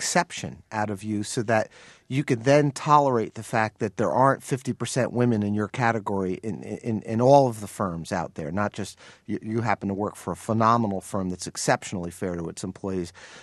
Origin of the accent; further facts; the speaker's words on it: New Jersey, United States; I tell them I'm from New Jersey.